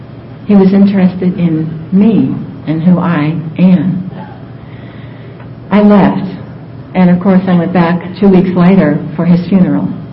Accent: New York, United States; And guys, I'm from New York, and I know how to say something.

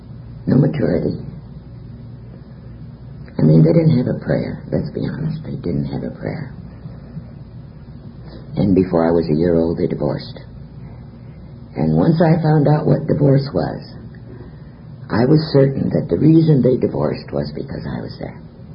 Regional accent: Illinois, United States; now in Dallas, United States; I come to you from Dallas, but you can probably tell that I really wasn't quite born and reared there. My native state is Illinois, and I was born and raised there, as was my mother. We were born both in the same small town.

